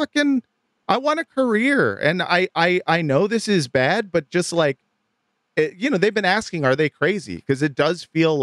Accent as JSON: {"language": "English", "town": "Culver City", "region": "California", "country": "United States", "said": "It's like, motherfucker, I'm from Culver City."}